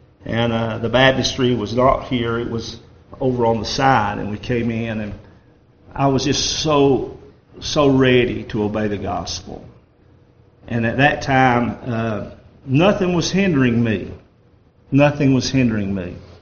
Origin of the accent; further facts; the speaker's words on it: North Carolina, United States; born or raised there